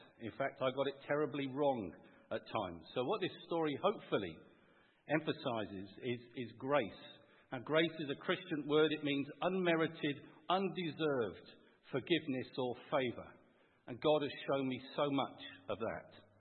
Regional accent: Bath, South West England, United Kingdom; accent: West Country; But I was in Lancashire last week, and I was brought up in Bath. So I've gone from a West Country accent to a bit more of a London one

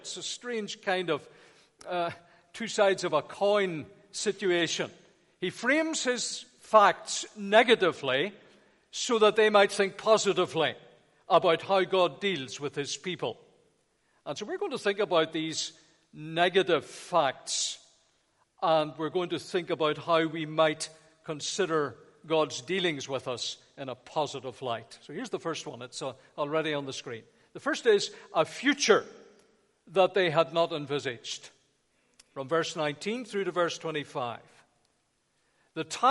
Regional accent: United Kingdom; And then there are some people, and we're very British, how appropriate on this 12th day, we adopt the stoic, stiff upper lip.

